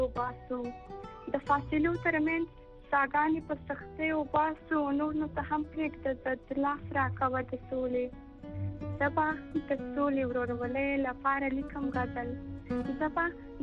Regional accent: Maidan Wardak, Afghanistan; now in Kabul, Afghanistan; زه خپل د میدان ورته کولایت اوسیدم کوم، اوس مهال په کابل کې ژوند کوم

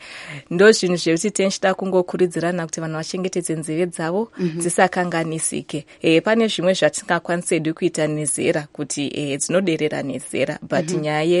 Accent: Harare, Zimbabwe; I'm from Zimbabwe, Harare.

